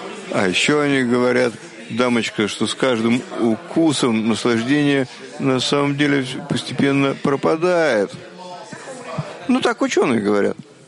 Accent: Tel Aviv, Tel Aviv District, Israel; Тель-Авив.

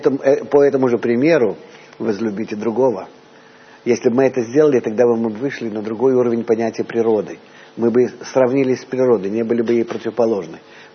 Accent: Russia; moved away; после больших перерывов я из России уехал где-то 35 лет назад.

